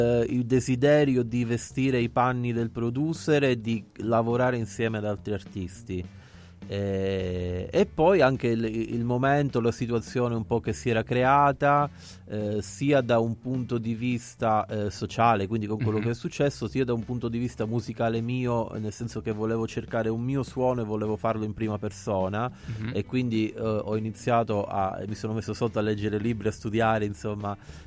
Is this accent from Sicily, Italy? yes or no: no; Calabria, Italy; now in Rome, Italy; quando sono venuto qua a Roma, quando mi sono trasferito, perché sono di origine calabrese. Nel comunicato c'è scritto che è di Roma, però insomma adottato da Roma, come tanti, però le mie origini sono calabresi.